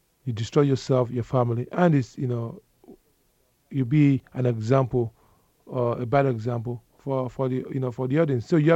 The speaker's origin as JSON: {"language": "English", "country": "Nigeria", "tie": "born or raised there", "said": "Well, growing up in Nigeria was a wonderful experience because we loved to play."}